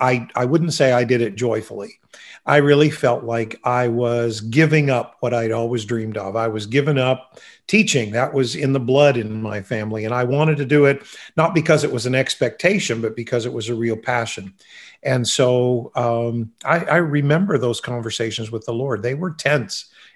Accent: Fredericton, New Brunswick, Canada; Where I grew up here in Fredericton, New Brunswick, and even when I went to Bible school

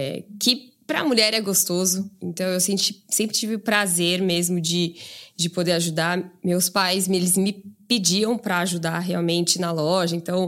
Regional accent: Avaré, São Paulo, Brazil; now in São Paulo, Brazil; Eu saí de Avaré, né, cidade minúscula, meu sonho era sempre vir estudar em São Paulo

